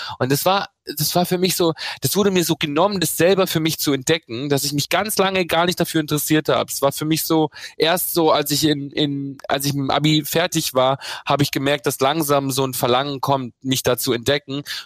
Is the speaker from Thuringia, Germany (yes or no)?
no; Bad Reichenhall, Bavaria, Germany; wenn ich in Bad Reichenhall wohnen geblieben wäre